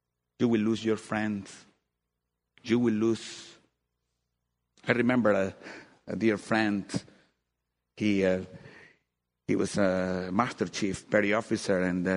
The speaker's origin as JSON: {"language": "English", "town": "Jipijapa", "region": "Manabí", "country": "Ecuador", "tie": "born or raised there", "said": "I grew up in Ecuador. Hipijapa is the place. But that's the place I was born."}